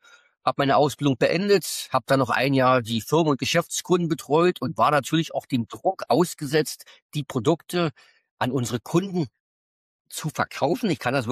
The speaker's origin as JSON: {"language": "German", "town": "Lübbenau", "region": "Brandenburg", "country": "Germany", "said": "ich komme aus Lübbenau am Spreewald, um es genau zu nehmen. Das ist also der Bauchnabel der Welt, zumindest ist die zweitschönste Stadt Deutschlands"}